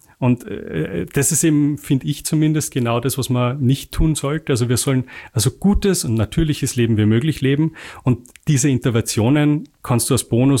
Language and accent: German; Salzburg, Austria; ich komme aus dem Pinzgau, da sagt man, hilft's nix, schadet's nix.